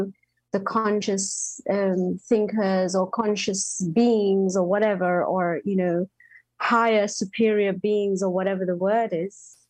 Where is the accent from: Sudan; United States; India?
India; But I'm like, I'm Indian. I live a very simple life.